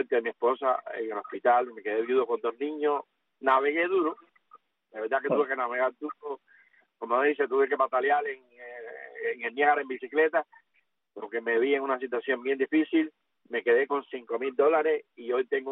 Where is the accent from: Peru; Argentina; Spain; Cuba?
Cuba; Dios me bendiga a mi pueblo cubano y bendiga a todo el colectivo de Radio Martí.